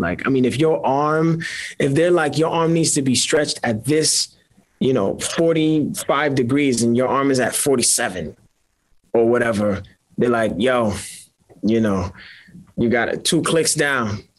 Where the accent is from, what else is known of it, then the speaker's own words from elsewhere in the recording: Brooklyn, New York, United States; Yeah, I grew up in Bushwick with my mom and my 2 siblings, my older brother and my younger sister. Predominantly Latino neighborhood, Puerto Ricans, Dominicans, Mexicans. It was what we call barrio.